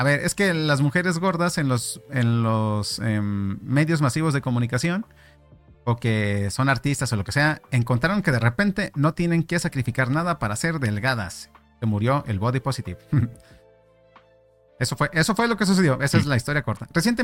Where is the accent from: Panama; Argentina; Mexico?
Mexico; Bueno, soy mexicano.